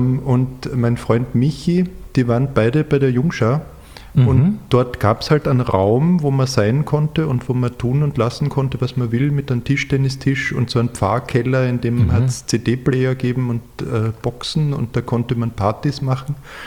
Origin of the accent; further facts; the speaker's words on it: Klagenfurt, Carinthia, Austria; born there; Ich meine, man muss dazu sagen, ich bin in Klagenfurt geboren